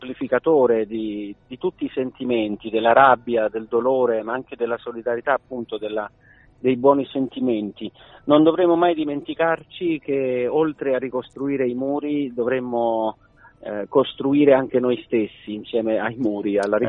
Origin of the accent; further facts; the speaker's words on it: Rome, Lazio, Italy; È un racconto fatto da un romano, perché io sono di Roma